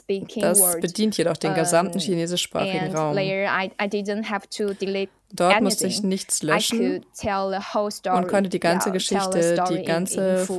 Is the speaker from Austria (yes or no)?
no; Fujian, China; über meine Heimatstadt zu schreiben. Es ist ein Fischerdorf im Südosten Chinas und es liegt gegenüber von Taiwan auf der anderen Seite des Meeres.